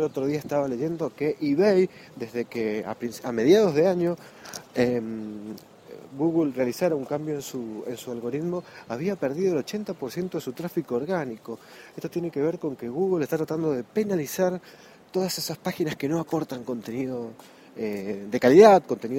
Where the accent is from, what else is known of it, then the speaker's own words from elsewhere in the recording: Argentina; Recordemos que somos de Argentina, que aquí cuesta todo lo que es importado, cuesta conseguirlo.